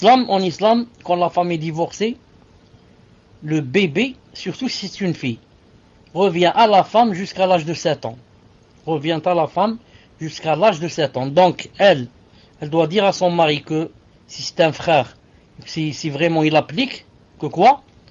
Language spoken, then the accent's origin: French; Algeria; Chez nous, en Algérie, on n'en met pas.